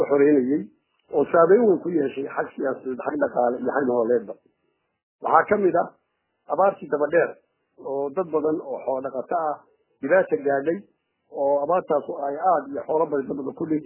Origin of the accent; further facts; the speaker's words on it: Buuhoodle, Togdheer, Somalia; born there; also born or lived in Galkayo; anigu waxaan ku dhashay magaalada Buuhoodle. waxaan waxbarashadaydii dugsiga hoose ka bilaabay magaalada la yihahdo Xagalan.